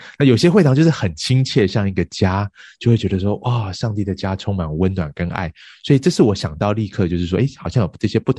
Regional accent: Taiwan; now in United States; 我自己大部分在台湾长大，后来在美国读书，然后在美国牧会

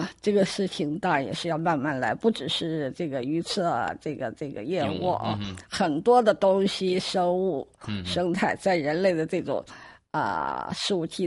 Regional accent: China; 可是我们中国人好吃啊，无所不吃。

